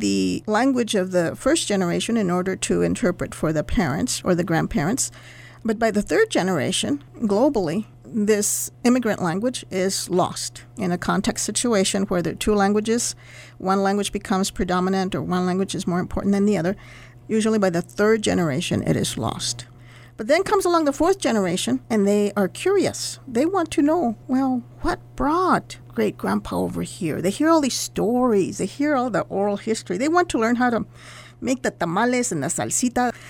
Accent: El Paso, Texas, United States; having been born and raised in El Paso and being in such a border area where now El Paso is completely a bilingual, bicultural, binational border town.

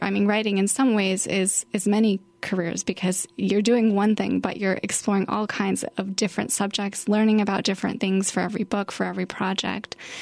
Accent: Salt Lake City, Utah, United States; I grew up in Salt Lake City, Utah, and I always wrote.

